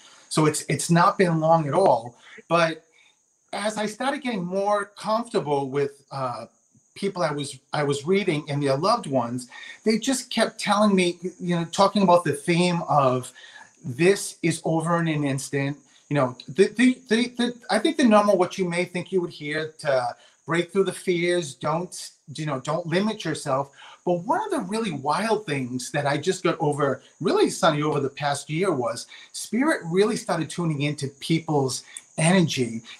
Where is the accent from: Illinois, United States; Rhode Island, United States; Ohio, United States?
Rhode Island, United States; Yeah, well, it's I'm from Rhode Island, but we talk really like New Yorkers.